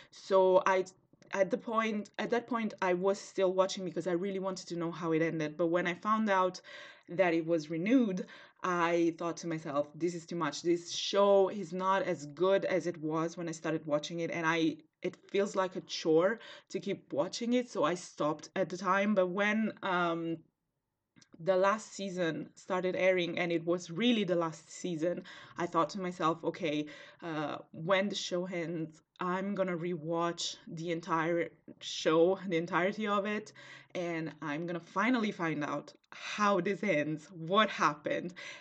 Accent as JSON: {"language": "English", "country": "Italy", "second_language": "English", "said": "So as I said, I'm from Italy, which means that my approach to Supernatural might be a little weird"}